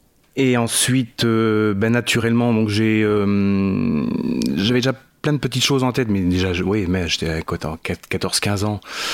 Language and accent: French; Tonnay-Charente, Nouvelle-Aquitaine, France; Alors moi je viens à côté de La Rochelle. Une petite ville à côté de La Rochelle, mais initialement je suis de Tonnet-Charente.